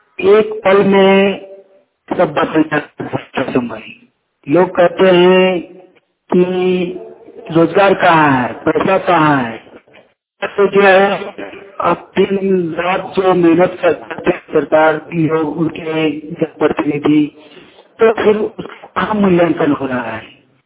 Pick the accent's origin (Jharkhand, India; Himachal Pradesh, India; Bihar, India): Jharkhand, India; Kasmar